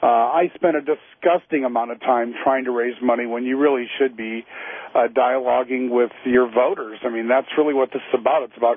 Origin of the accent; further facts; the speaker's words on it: United States; as an American, as somebody that's proud to call myself an American